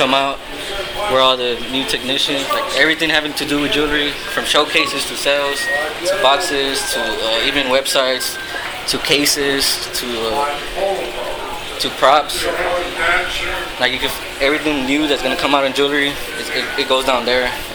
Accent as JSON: {"language": "English", "country": "Mexico", "said": "I'm from Mexico"}